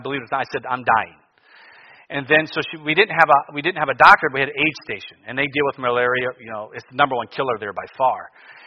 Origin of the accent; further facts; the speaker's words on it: Cleveland, Ohio, United States; Again, I grew up in Cleveland. I'm not ready for this.